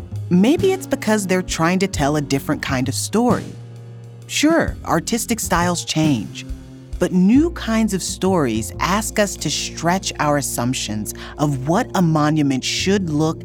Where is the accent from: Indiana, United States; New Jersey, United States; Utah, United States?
Indiana, United States; Fort Wayne; I'm from Fort Wayne, so I literally grew up around memorials to war and conflict.